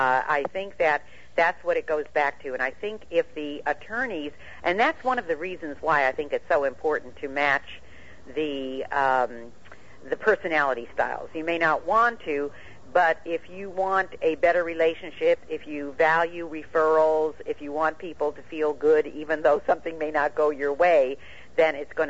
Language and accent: English; New York, United States; born there; I was born in New York State.